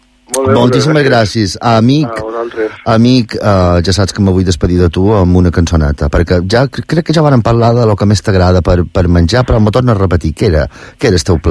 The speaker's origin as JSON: {"language": "Catalan", "town": "Vilafranca de Bonany", "region": "Balearic Islands", "country": "Spain", "said": "jo som de Vilafranca, de Bonany, que és allà on se fan els melons més bons del món"}